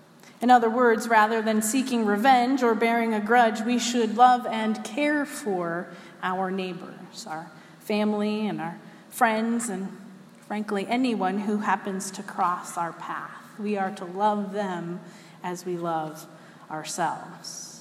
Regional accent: Pittsburgh, Pennsylvania, United States; Now, growing up near Pittsburgh, Pennsylvania, I can't help but think of Fred Rogers when I hear the word neighbor.

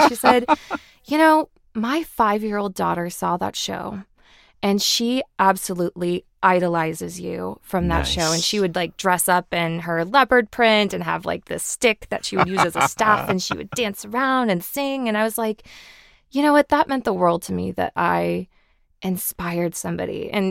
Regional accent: Kansas, United States; So growing up in Kansas, I'm sure I get a lot of Wizard of Oz jokes, as you may imagine. And no, I've never seen a tornado.

